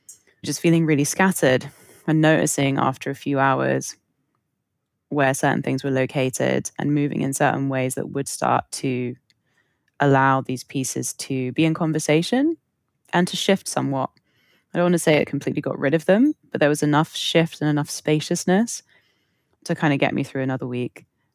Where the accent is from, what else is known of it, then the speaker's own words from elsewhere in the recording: London, United Kingdom; Growing up in North London, I know it's really different depending on where people grow up, but there were a lot of options, let's say, in North London